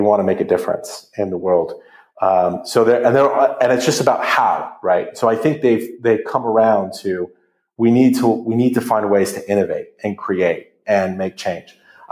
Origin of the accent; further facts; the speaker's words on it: West Coast, United States; now in United Kingdom; You know, I grew up on the West Coast and it was obvious that I would be working in Silicon Valley at some point.